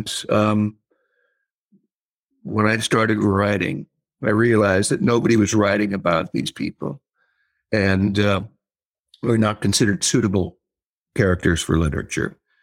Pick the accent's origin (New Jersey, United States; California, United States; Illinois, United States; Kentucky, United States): California, United States; Glendale; I grew up in a place called Glendale, California, South Glendale. But where I actually grew up was a barrio called Toonerville.